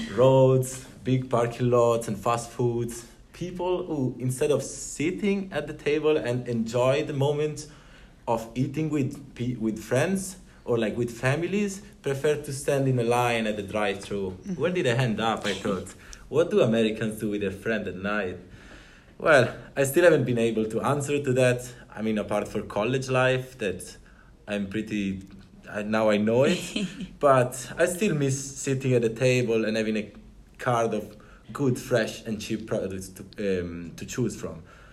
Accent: Parma, Emilia-Romagna, Italy; I'm from Parma, a little city of 200,000 inhabitants in the north, known for its food specialties such as Parma cheese, Parma ham.

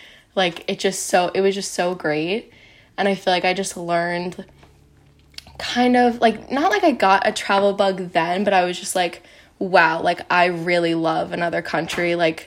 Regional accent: New York, United States; I'm from New York.

